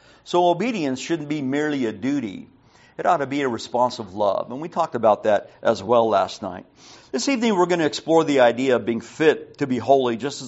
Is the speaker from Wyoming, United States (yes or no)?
no; New Mexico, United States; I remember when I first moved to Texas. I'm from New Mexico, by the way.